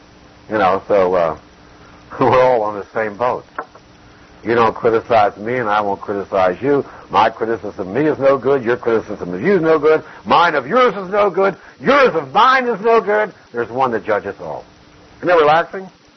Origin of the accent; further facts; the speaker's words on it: Philadelphia, Pennsylvania, United States; When I was a young boy growing up in Philadelphia, nobody's a young boy in Philadelphia, by the way.